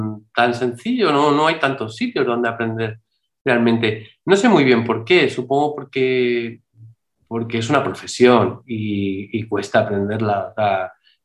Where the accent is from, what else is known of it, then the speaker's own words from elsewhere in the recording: Madrid, Community of Madrid, Spain; yo me considero madrileño, pero realmente soy de muchos sitios y de hecho mi forma de hablar no es madrileña y constantemente uso palabras latinas y en fin, todo el mundo me dice de dónde soy.